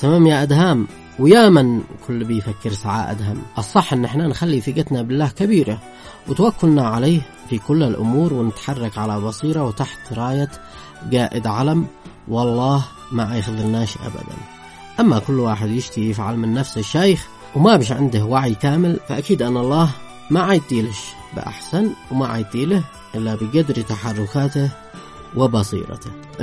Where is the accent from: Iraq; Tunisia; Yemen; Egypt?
Yemen; بالعكس تماما، عندنا في اليمن